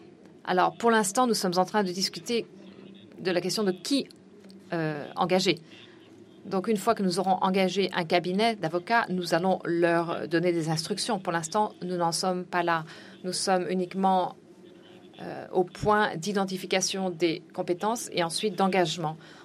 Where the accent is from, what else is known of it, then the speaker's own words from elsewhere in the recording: Nigeria; je viens du Nigeria